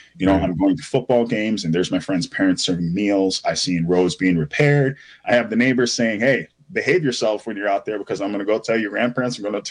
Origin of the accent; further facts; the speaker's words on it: St. Paul, Minnesota, United States; born there; I was born in St. Paul, but I had a lot of housing instability. I lived in 35 different places by the time I was 15.